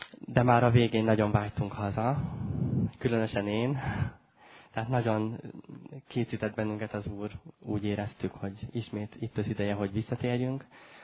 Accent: Debrecen, Hajdú-Bihar, Hungary; also born or lived in Germany; mi egyébként debreceniek vagyunk, feleségem is és én is.

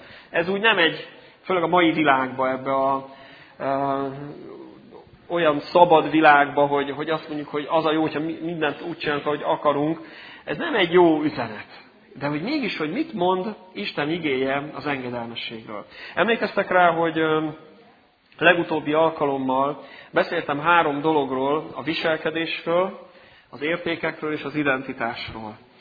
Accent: Hungary; mert én magyar vagyok

